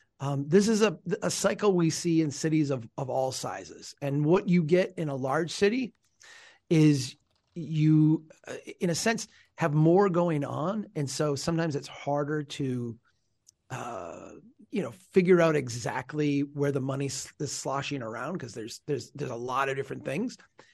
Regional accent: Brainerd, Minnesota, United States; I mean, I'm from Brainerd. Brainerd's a city of 14,000.

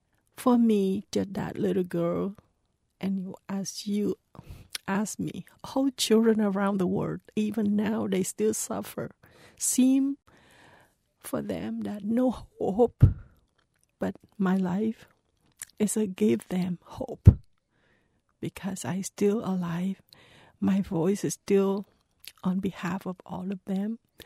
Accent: Trang Bang, Tay Ninh, Vietnam; So we want to build the library for children in Vietnam and specifically in my hometown, Trang Bang, and to help to fulfill my dream.

